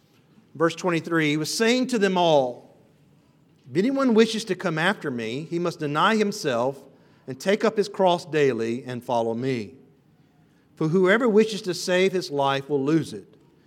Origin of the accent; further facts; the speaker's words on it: Louisiana, United States; as a young boy growing up in the South, growing up in Louisiana in a Southern Baptist church